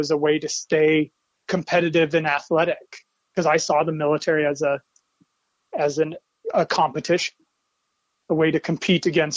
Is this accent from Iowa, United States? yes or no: yes; Earlham, Iowa, United States; I grew up in a small town in Iowa named Earlham, just outside of Des Moines.